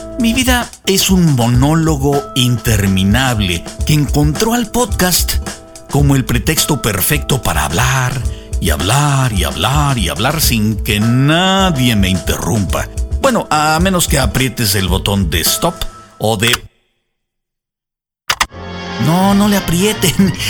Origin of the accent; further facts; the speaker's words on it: Mexico; Incluso recuerdo en mi infancia allá en México, en junio de 1975. Lo recuerdo porque yo estaba cumpliendo 10 años en esos días.